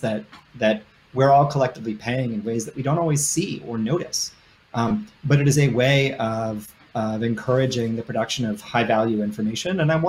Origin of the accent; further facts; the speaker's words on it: Michigan, United States; including right here in my home state of Michigan